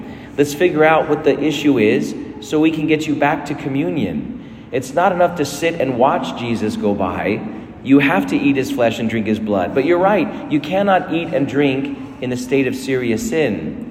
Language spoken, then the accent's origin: English; United States; I'm American. I have a right to everything.